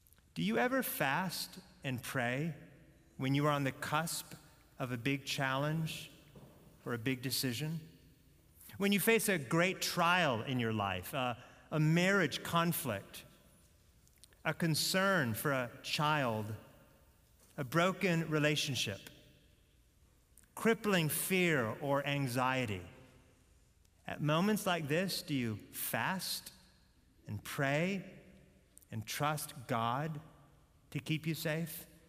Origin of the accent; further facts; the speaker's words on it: United States; born there; I was born in America. My dad was born in America. I don't know the language. I don't know the customs. I'm American, not Polish.